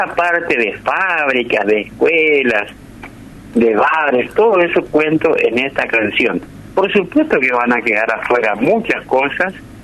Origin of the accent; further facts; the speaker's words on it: Barranqueras, Chaco, Argentina; yo me crié en Barranquera, vivo en Barranquera y aquí estoy